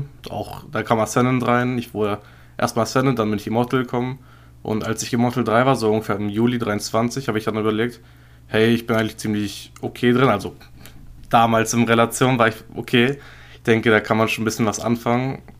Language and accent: German; Bremen, Germany; Ich bin 19 Jahre alt, komme aus Bremen. Einer der wenigen Leute, die aus Bremen kommen.